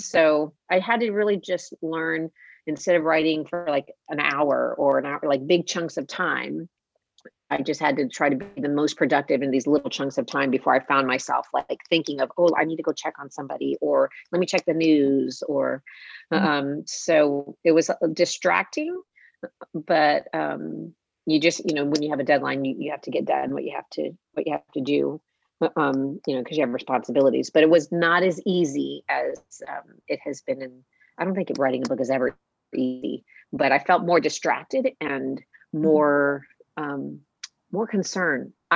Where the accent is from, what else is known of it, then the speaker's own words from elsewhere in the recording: Key West, Florida, United States; I grew up in Key West, junior high and high school.